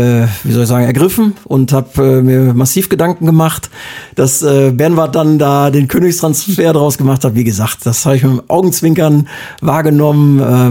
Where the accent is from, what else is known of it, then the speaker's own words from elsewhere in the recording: Nordwalde, North Rhine-Westphalia, Germany; also born or lived in Münster; 1977 in Münster geboren, dann den größten Teil meiner Jugend in Nordwalde aufgewachsen mit meinen Eltern, meiner Schwester. Ein bisschen außerhalb von Nordwalde mit vielen Pferden zusammen groß geworden, bin in Borkhorst zur Schule gegangen, Steinfurt-Borkhorst